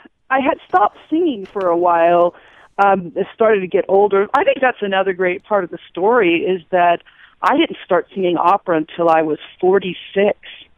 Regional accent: Chicago, Illinois, United States; I grew up in Chicago, and I'm part Italian, and I just thought, I want to sing in Italian.

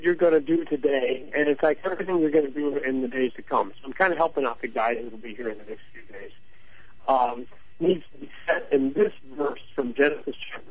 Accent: Missouri, United States; accent: Missouri; You can see my little Missouri accent there.

